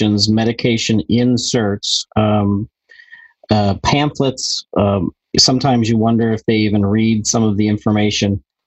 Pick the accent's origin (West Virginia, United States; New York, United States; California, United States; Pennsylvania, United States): Pennsylvania, United States; Pittsburgh; I'm from Pittsburgh, and Pittsburgh in the 1920s through the 1960s was a very dirty city, extremely dirty.